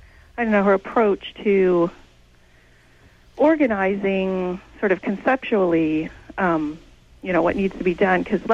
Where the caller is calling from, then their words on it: Santa Cruz, California, United States; Santa Cruz.